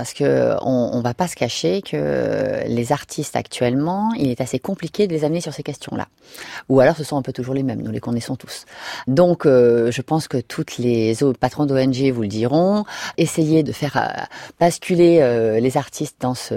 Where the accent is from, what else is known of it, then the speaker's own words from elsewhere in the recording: Southern France, France; Moi, je viens du sud de la France. Je viens d'une famille, je dirais, de vignerons.